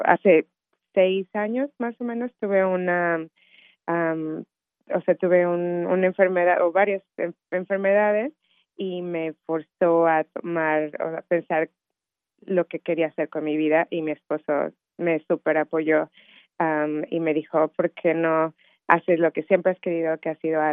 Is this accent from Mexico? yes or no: yes; Mexico City, Mexico; moved away as an adult; also born or lived in Mozambique; now in Memphis, United States; yo soy de la Ciudad de México, nací en la Ciudad de México y viví toda mi vida en la Ciudad de México y después tuve la oportunidad de ir a vivir en Mozambique. Y después ahí me fui a Memphis, Tennessee